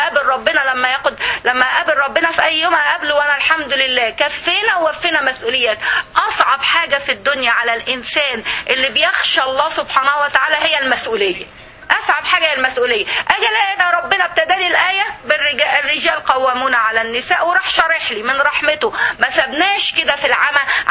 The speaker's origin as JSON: {"language": "Arabic", "country": "Egypt", "said": "زي ما بنقول احنا عندنا في مصر في المثل يقول بطاطس"}